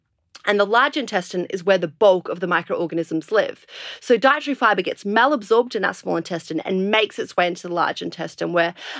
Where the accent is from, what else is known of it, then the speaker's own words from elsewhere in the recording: Australia; accent: bogan; I'm from Australia, hence the slightly bogan accent.